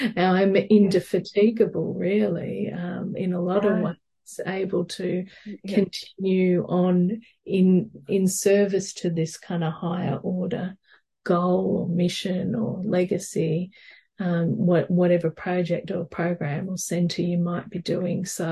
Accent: Cessnock, New South Wales, Australia; I was able to set up my own big project back in my hometown of Cessnock

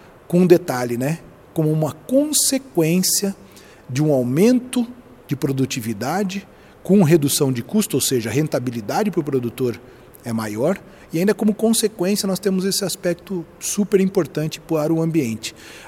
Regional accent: Brazil; isso é um orgulho falar como brasileiro

